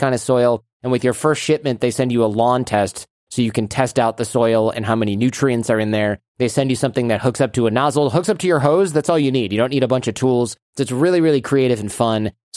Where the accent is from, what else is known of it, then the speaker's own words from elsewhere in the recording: Michigan, United States; because I grew up in Michigan and I want to run barefoot on a cool patch of real grass in the hot summer